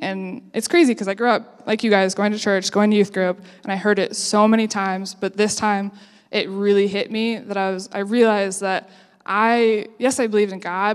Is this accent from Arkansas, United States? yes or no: no; Columbus, Indiana, United States; I grew up in Columbus, Indiana. For those of you who don't know, yeah, great town. It's about 41 minutes away from here.